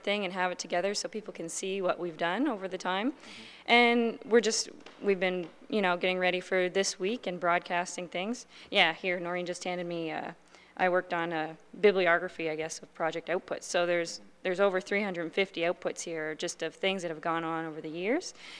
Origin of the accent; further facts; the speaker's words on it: Salisbury, New Brunswick, Canada; I'm from New Brunswick, actually. I'm from Salisbury.